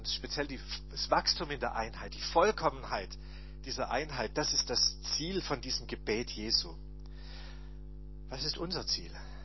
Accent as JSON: {"language": "German", "region": "Baden-Württemberg", "country": "Germany", "said": "also ich bin Schwabe, wer ist noch Schwabe?"}